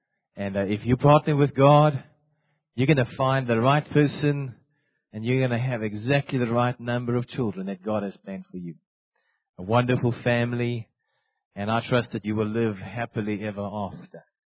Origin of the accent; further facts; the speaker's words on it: Standerton, Mpumalanga, South Africa; For those who don't know me, I'm from Standerton.